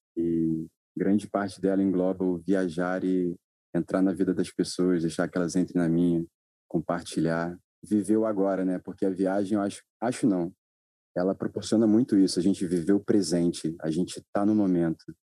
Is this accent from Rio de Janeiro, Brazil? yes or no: yes; Rio de Janeiro, Brazil; born there; Tenho 27 anos, eu sou do mundo, mas nasci no Rio de Janeiro.